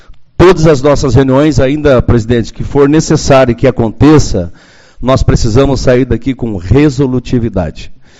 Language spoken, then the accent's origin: Portuguese; Curitiba, Paraná, Brazil; now in Uruguaiana, Brazil; Faz 22 anos que estou em Uruguaiana, eu vim de Curitiba.